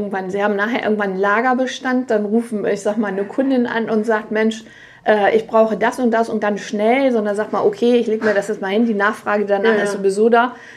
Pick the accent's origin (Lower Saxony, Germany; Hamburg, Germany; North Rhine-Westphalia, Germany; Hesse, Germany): North Rhine-Westphalia, Germany; Dortmund; born there; Wir kommen gebürtig aus Dortmund